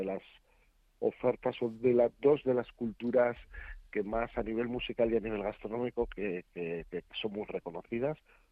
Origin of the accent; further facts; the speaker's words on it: Bilbao, Basque Country, Spain; desde el País Vasco, desde Bilbao, que es de donde soy yo